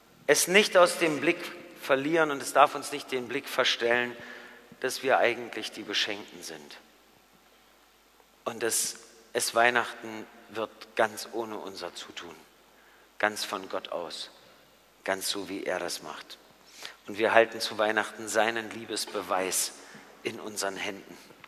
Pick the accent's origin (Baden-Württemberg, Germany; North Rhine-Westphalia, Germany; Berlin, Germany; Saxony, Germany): Saxony, Germany; meine Mama, ja, und meine Oma, wir kommen aus dem Erzgebirge.